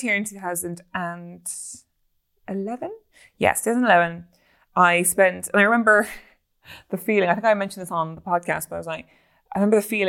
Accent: Ireland; And as an Irish woman, it's a really confusing thing

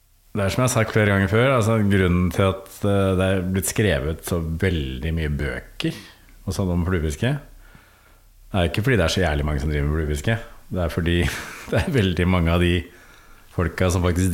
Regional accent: Bærum, Akershus, Norway; det var ikke der jeg vokste opp I Bærum, noe overklassested, da, med sånn akademikerbasert.

